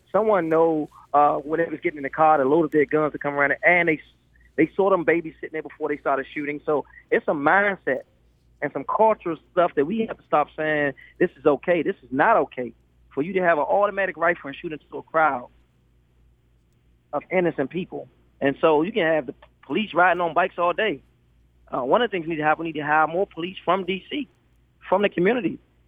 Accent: Washington, District of Columbia, United States; living and growing up in Ward 8

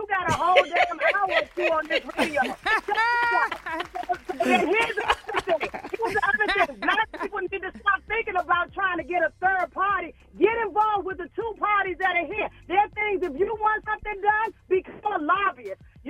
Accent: Upper Marlboro, Maryland, United States; I'm from Upper Marlboro.

